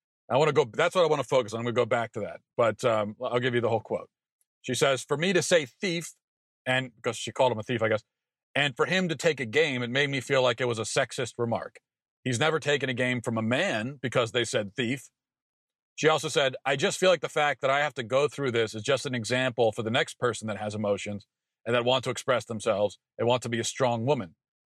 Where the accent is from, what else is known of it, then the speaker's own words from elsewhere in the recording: Maryland, United States; being as I grew up in Maryland, the last defining event was the DC sniper